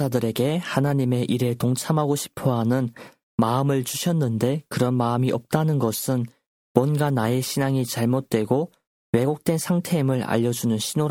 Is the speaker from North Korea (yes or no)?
yes; North Korea; now in South Korea; 저도 어쩌면 탈북민 중 한 사람으로서 이 남조선이라는 땅에서 다수로 살지는 못하지만 소수인 사람 중에 한 명이지만